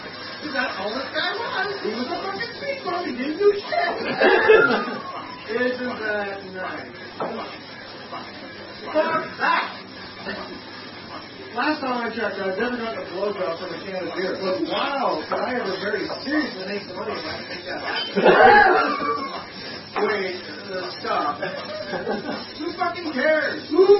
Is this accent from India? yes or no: no; Canada; born there; It's not my fault I was born in Canada. It's nice. I like it here, but it's not my fault.